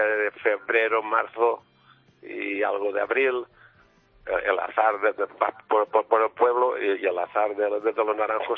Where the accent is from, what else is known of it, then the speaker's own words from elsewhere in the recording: Torrent, Valencian Community, Spain; Soy de Valencia, Torrente de Valencia.